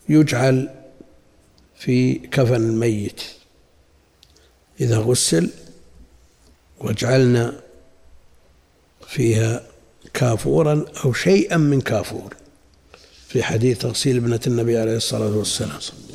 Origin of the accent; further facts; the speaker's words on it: Qassim Province, Saudi Arabia; وهذا هذا الملح اللي وشيجر والشقة عندنا بالقصيم وغيره كلها تذوب